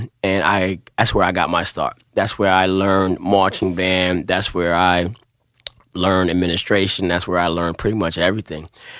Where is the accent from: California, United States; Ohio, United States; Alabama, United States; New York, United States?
New York, United States; Brooklyn; I was a young man growing up in Brooklyn, New York, Crown Heights, Brooklyn, single mom.